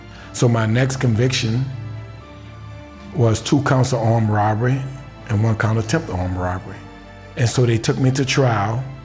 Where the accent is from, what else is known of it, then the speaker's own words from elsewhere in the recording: New Orleans, Louisiana, United States; I'm from New Orleans, Louisiana. I had a pretty much leave it to Beaver type of upbringing.